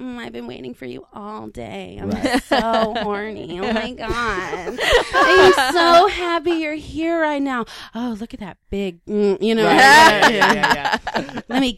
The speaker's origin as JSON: {"language": "English", "region": "Virginia", "country": "United States", "lives_now": "Los Angeles, United States", "said": "Because I'm from Virginia. I was like, this is my last winter here."}